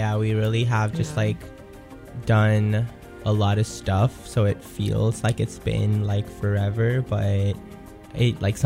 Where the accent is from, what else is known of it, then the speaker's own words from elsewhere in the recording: Pakistan; I'm from Pakistan, so I'm very inspired by like Pakistani percussive styles